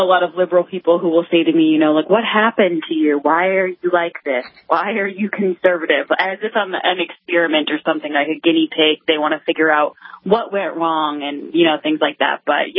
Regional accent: Boston, Massachusetts, United States; Yes, I'm from Boston, just outside of it, but yep, I'm here.

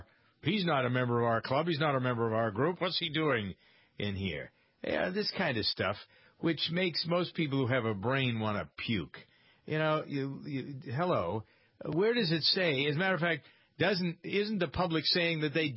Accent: Framingham, Massachusetts, United States; The town of Framingham, which is my hometown, had a recent election, town election.

